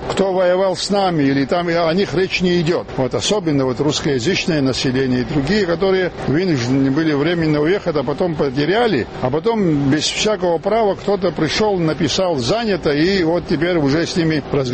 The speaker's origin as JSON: {"language": "Russian", "town": "Gudauta", "region": "Abkhazia", "country": "Georgia", "said": "Мне 75 лет … я из Гудаута."}